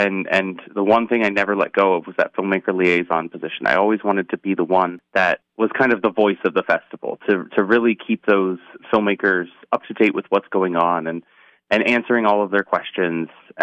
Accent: Williamsport, Pennsylvania, United States; I grew up in Williamsport, born and raised, graduated Williamsport High School in 09.

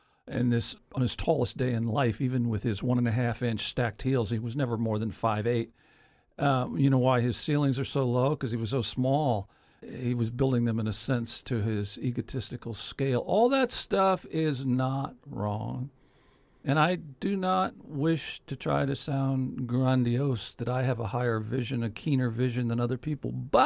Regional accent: Kankakee, Illinois, United States; Also, I grew up in Kankakee, Illinois. There were two Frank Lloyd Wright houses on the same street that I lived on.

